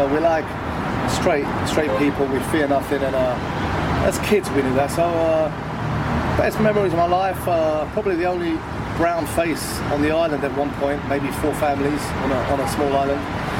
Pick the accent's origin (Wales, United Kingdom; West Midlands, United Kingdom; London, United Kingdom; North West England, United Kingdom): London, United Kingdom; also born or lived in Essex; And my dad got a job in that area, so we moved as a family because I was born in North London.